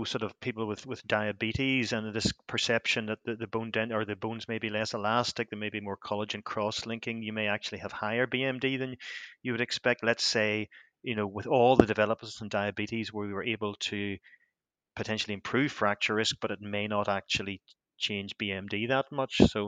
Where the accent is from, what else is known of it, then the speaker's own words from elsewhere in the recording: Belfast, Northern Ireland, United Kingdom; I'm from Belfast and we like stirring things up, as you know.